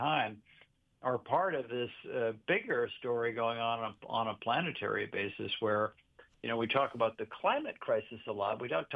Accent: Des Moines, Iowa, United States; also born or lived in Midwest; Yeah, I grew up in the Midwest. I grew up in Des Moines, Iowa.

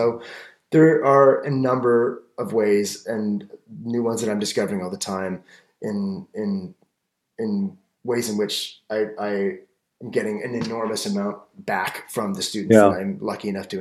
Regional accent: Toronto, Ontario, Canada; I grew up in Toronto, and I had a pretty wild way of arriving there myself.

